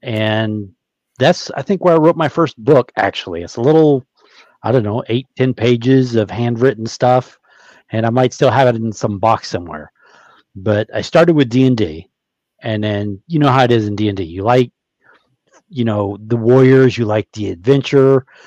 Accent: Frankfurt, Hesse, Germany; I grew up in Germany, in Frankfurt, Germany, during the Cold War. So I joined the Marine Corps in 1988 from an Army base in Frankfurt. So I was going to Frankfurt American High School

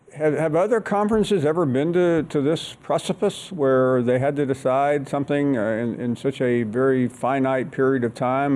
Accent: the South, United States; But I'm a Southerner. I'm not from the Big Ten, so I don't know what Big Ten bylaw law is all about.

